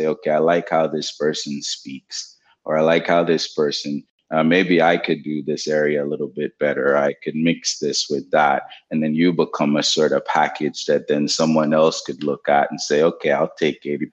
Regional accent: Jamaica; I grew up poor in Jamaica with a grandmother that would always say, oh, you know, we don't have money for this or that.

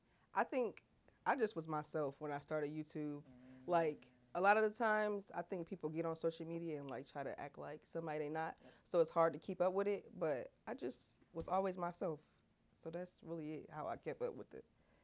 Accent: Akron, Ohio, United States; I'm from Akron, Ohio. So like 45 minutes from here.

